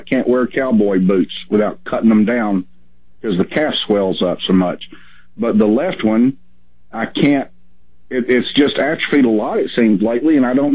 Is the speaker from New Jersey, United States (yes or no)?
no; Texas, United States; I've never called it giblet because I'm from Texas, I guess.